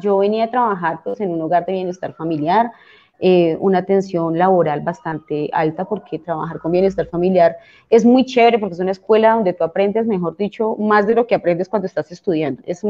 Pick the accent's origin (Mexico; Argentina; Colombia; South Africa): Colombia; Facatativá, Cundinamarca; En ese entonces yo vivía en el municipio de Facatativá, de donde soy oriunda, yo soy de Facatativá